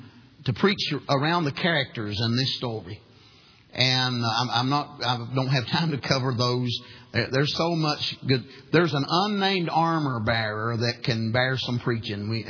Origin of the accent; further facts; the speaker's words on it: Wilkes County, North Carolina, United States; We're from Wilkes County, North Carolina. It's the moonshine capital of the world, they say.